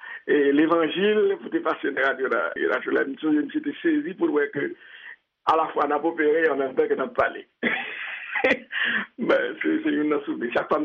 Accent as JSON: {"language": "French", "country": "Haiti", "said": "parce que c'est une fierté pour moi-même en tant qu'haïtien."}